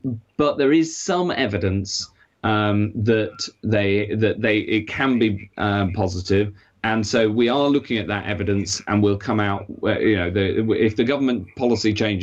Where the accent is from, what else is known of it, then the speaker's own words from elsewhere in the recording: North West England, United Kingdom; I grew up in Cheshire, like you